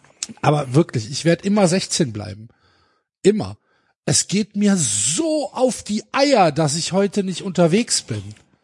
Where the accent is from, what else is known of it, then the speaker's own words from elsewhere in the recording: Cologne, North Rhine-Westphalia, Germany; Man ist als Kölner nicht in der Altstadt unterwegs.